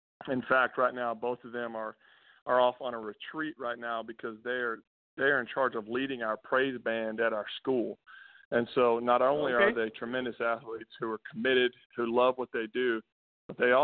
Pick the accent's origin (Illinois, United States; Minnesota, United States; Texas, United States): Texas, United States; Pflugerville; I was a Pflugerville boy, so I played at Pflugerville High School for George Herman. I graduated in 2001